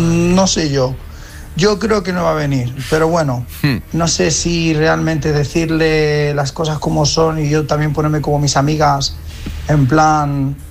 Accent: Barcelona, Catalonia, Spain; soy de Barcelona

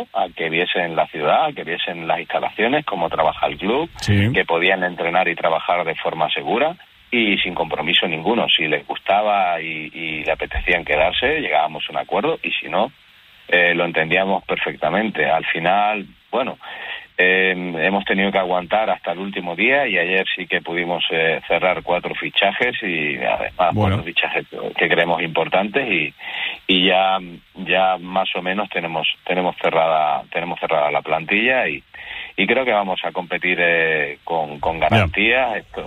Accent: Ceuta, Spain; Ceuta se defiende, nos sentimos españoles, hemos nacido aquí, somos españoles y nos sentimos así

